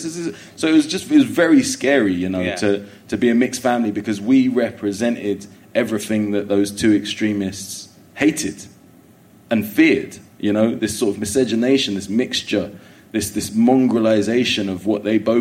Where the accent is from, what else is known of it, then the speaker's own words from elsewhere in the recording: Willesden, London, United Kingdom; born there; I'm like, dude, I was born in Willesden. Like, where am I going? Where do you want me to go?